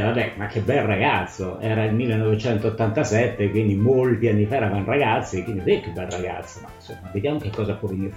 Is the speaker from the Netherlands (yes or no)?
yes; Netherlands; moved away as an adult; now in Italy; sono olandese e sono sposato con Fausto, che sta qui vicino a me. Io sono nato e cresciuto in Olanda da una madre che viene dall'Antille olandese, mio padre olandese.